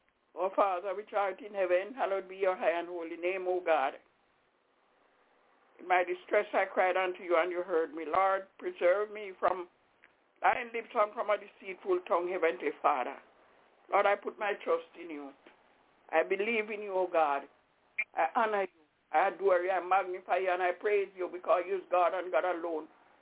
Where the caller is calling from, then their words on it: Albany, New York, United States; Good afternoon. … I'm calling from Albany.